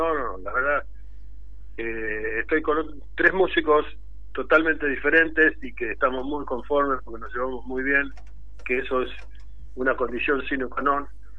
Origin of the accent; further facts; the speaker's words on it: Río Cuarto, Córdoba, Argentina; born there; also born or lived in Quilmes / Buenos Aires; yo soy nacido en Río Cuarto, en Córdoba, y pasé por Buenos Aires, viví en Barrancas, viví en Parque Patricios, en fin, yo he vivido en muchos lugares, viví en San Fernando.